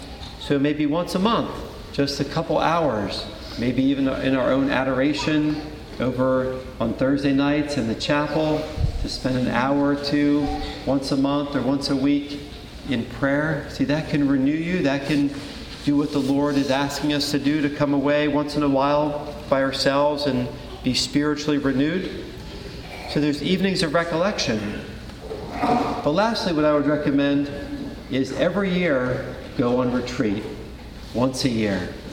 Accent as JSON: {"language": "English", "town": "Philadelphia", "region": "Pennsylvania", "country": "United States", "tie": "born or raised there", "said": "Growing up in Philadelphia, we had St. Joseph in the Hills in Malvern, Pennsylvania."}